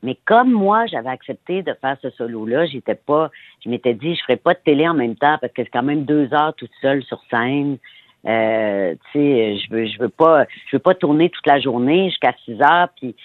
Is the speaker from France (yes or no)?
no; Petite-Rivière-Saint-François, Quebec, Canada; j'ai été partagée cet été entre Montréal et Charlevoix, parce que moi, je suis native de Petite-Rivière-Saint-François.